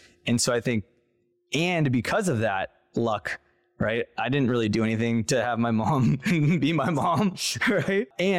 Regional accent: Santa Ana, California, United States; the city where I grew up in is in Santa Ana down in Orange County, it's 80% Mexican immigrants

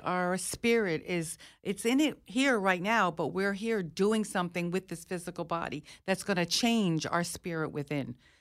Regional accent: United States; Our country especially, because I'm an American, a very proud American.

